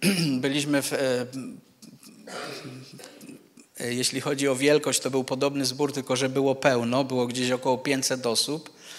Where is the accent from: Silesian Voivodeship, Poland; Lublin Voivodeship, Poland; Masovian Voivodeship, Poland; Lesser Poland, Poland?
Silesian Voivodeship, Poland; Goleszów; also born or lived in Cieszyn / Germany; now in Ustroń, Poland; w Cieszynie się urodziłem. Pochodzę tutaj z Goleszowa. Wiele lat mieszkałem w Niemczech, ostatnie lata w Oświęcimiu, gdzie byłem pastorem przez 15 lat. Przekazałem zbór, teraz mieszkamy w Ustroniu i jesteśmy w zborze w Wiśle